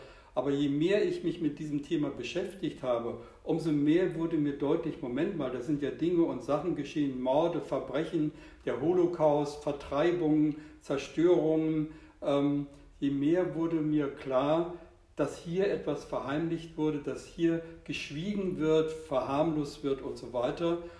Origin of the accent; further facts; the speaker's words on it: Rerik, Mecklenburg-Vorpommern, Germany; ich bin in Rerik-Wustrow aufgewachsen an der Ostsee